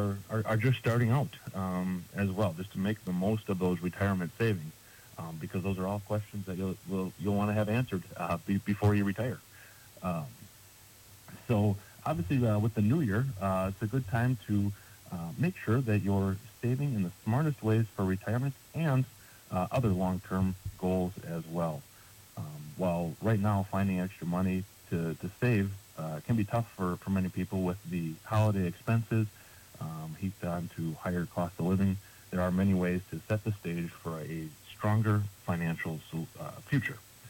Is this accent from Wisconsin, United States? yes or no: yes; Medford, Wisconsin, United States; but I grew up in Medford, and like I said, that was kind of the family business, the financial consultant.